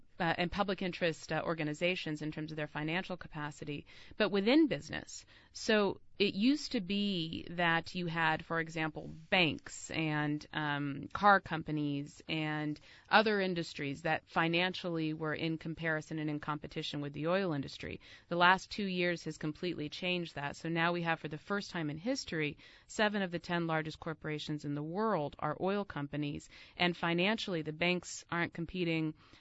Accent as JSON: {"language": "English", "region": "California", "country": "United States", "said": "also high in my home state of California"}